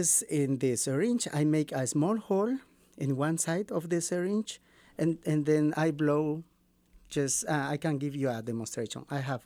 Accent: Bolivia; No. Yeah, I am from Bolivia. So it's so difficult to buy like these kind of instruments

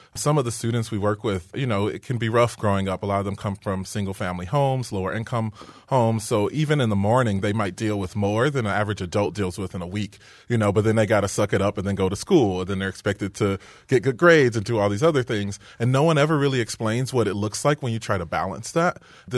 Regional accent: Inkster, Michigan, United States; And I grew up in Inkster, and there were so many kids that I grew up with who were really smart and really talented

